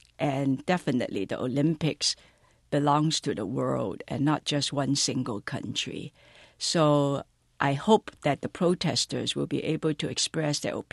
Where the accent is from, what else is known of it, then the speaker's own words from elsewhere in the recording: Hong Kong; Yes, born and raised in Hong Kong.